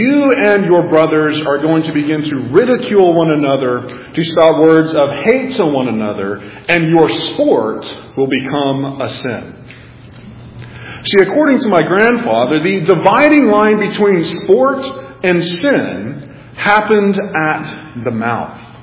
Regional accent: Texas, United States; Well, as many of you may know, I grew up in West Texas with two brothers.

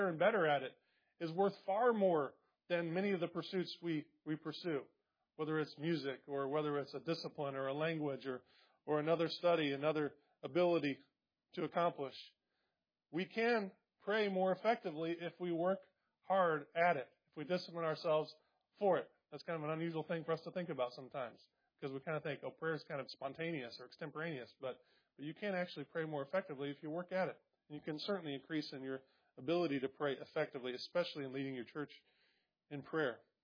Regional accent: Indiana, United States; I grew up in Indiana.

